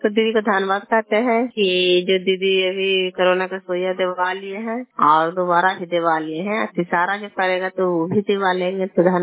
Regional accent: Bihar, India; घर कल्याण प्रवाली, पंचायत प्रखंड जिला ललंदा का निवासी हूँ।

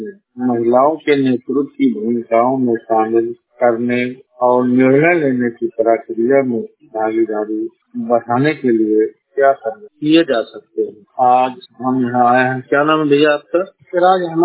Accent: Mumbai, Maharashtra, India; नमस्कार, मैं मुंबई वाड़ी बस्ती से हूँ।

